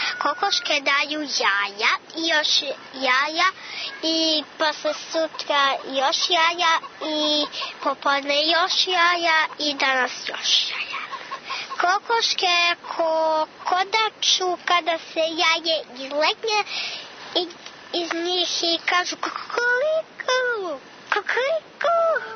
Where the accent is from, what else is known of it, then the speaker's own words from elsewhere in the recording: Toplica, Serbia; Ja imam 4 godine, dolazim iz Toplice